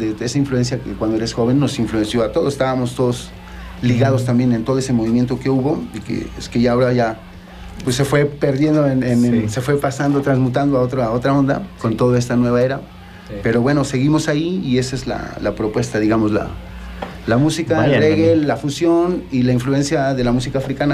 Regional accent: Argentina; now in Mexico; como yo también, que soy originario de Argentina, uh-huh. Pero vivo en México desde hace 40 años

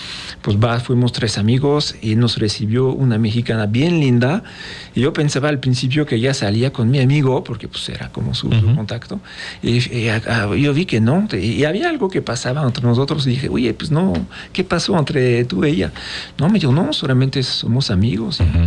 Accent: the South, France; Spanish is a second language; En Francia, en el sur, de donde soy yo, sí, es un cerrito

